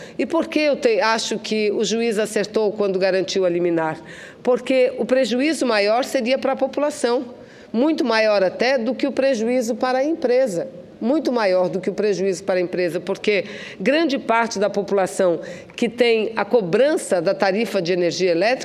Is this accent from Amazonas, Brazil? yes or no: yes; Amazonas, Brazil; extraído lá no meu estado do Amazonas.